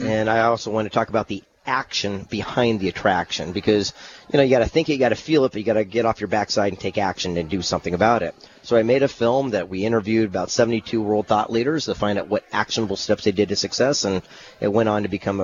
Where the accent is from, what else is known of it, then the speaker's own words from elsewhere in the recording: La Jolla, California, United States; I actually mentor inner city kids here in my hometown.